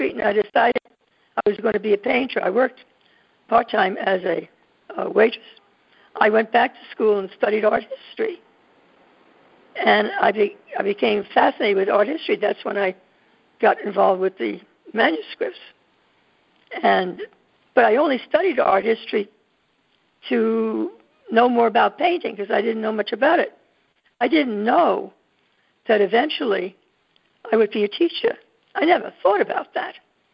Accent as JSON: {"language": "English", "town": "Bronx", "region": "New York", "country": "United States", "tie": "born or raised there", "said": "because I grew up in the Bronx, and I didn't even know who Picasso was when I went to Pratt."}